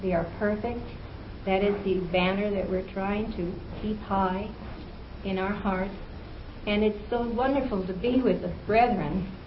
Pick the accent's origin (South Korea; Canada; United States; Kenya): United States; Los Angeles, California; from Los Angeles.